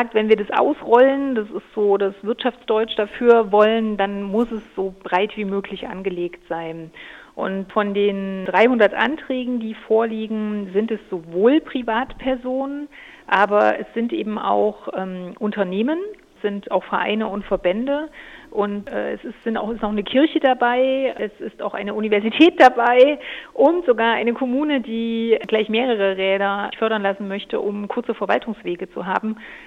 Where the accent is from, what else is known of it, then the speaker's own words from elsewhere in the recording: Jena, Thuringia, Germany; wenn ich in meiner Heimatstadt Jena unterwegs bin